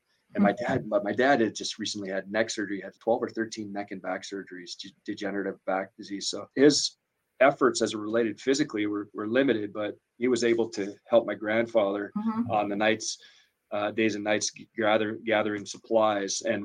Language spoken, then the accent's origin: English; Minnesota, United States; We're from Northern Minnesota. We're a logging industry. No one really knew too much about oil and gas.